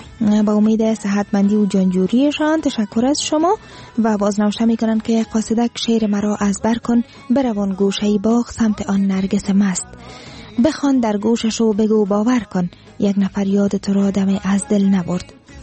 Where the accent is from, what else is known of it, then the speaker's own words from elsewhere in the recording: Afghanistan; واقعا همه ما افغان هستیم، همه ما از افغانستان هستیم